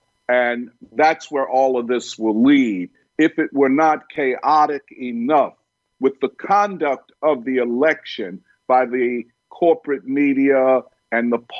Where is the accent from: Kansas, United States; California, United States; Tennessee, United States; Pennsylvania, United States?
Pennsylvania, United States; Philadelphia; I'm from Philadelphia in this hotbed now of mail-in ballots